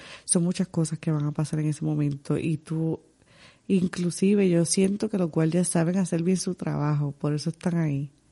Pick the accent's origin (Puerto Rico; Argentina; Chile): Puerto Rico; Salinas; yo también soy de Salinas, yo soy de La Plena.